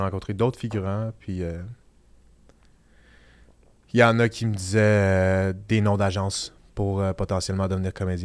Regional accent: Rigaud, Quebec, Canada; parce que moi, je viens de Rigaud.

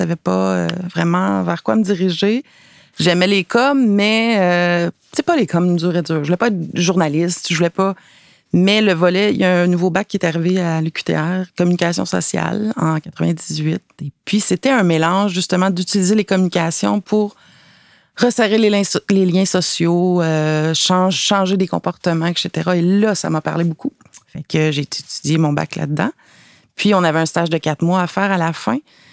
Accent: Nicolet, Quebec, Canada; moi, je suis native de Nicolet, dans la MRC Nicolet-Yamaska, et j'ai été aux études à Trois-Rivières, cégep université.

